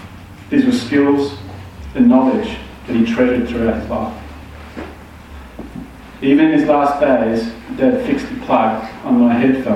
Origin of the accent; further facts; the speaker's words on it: Canberra, Australian Capital Territory, Australia; also born or lived in Sydney; So he took on a 2-year traffic officer training course in Sydney, where I was born in Chatswood. Canberra, a growing young city, was the ideal place to bring up a family for Mum and Dad.